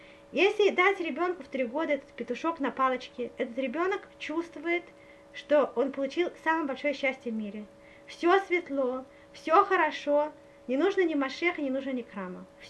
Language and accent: Russian; Russia; потому что мы сами, которые выросли в России, очень часто не получили этого